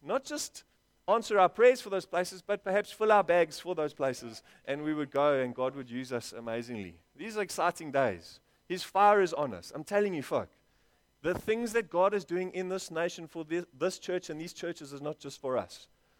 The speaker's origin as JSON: {"language": "English", "country": "South Africa", "said": "You're a South African. I'm a South African. I love being a South African."}